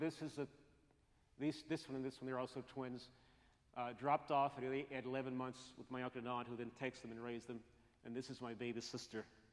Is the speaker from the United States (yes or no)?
yes; Marvell, Arkansas, United States; also born or lived in Memphis, United States; I was born in Memphis, now I'm in Arkansas. My twin brother and I begin first grade in Marvel.